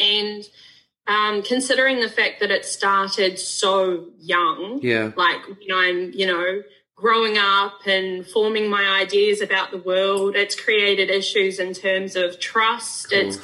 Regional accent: New Zealand; now in Australia; I'm in Australia. I'm from New Zealand.

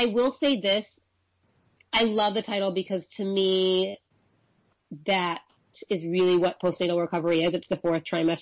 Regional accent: Chicago, Illinois, United States; I'm from Chicago. We took our parents for Christmas and we saw it in Chicago

